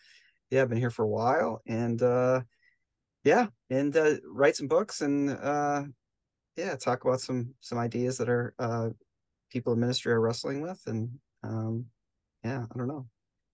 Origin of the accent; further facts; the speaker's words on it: St. Paul, Minnesota, United States; But it's very important for people from St. Paul to let you know we're from St. Paul and not from Minneapolis, because, you know, those Minneapolis people are snooty.